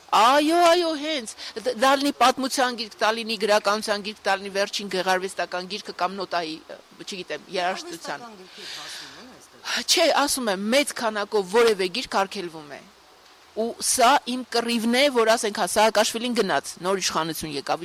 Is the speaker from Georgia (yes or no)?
yes; Akhalkalaki, Samtskhe-Javakheti, Georgia; moved away; Մեր փողոցում ախալքալակում, եթե ասեմ … ուրեմն ախալքալակ է, չնայած արդեն 30 տարուց ավել է դրսում եմ ապրում, բայց դա ոչինչ չի նշանակում։ Եվ միշտ այդտեղ կնեմ, որովհետև ի վերջո այնտեղ եմ ծնվել